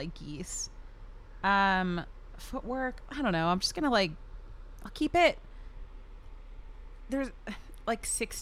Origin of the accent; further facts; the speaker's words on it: Maryland, United States; I grew up in Maryland, so that's what I'm saying. Yeah, it's weird. They all, like, everybody there, like, the part of Maryland that I mostly grew up in is so, like